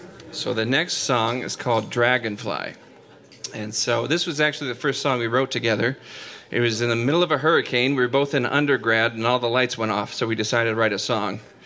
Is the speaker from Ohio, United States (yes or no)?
yes; Ohio, United States; We're both from Ohio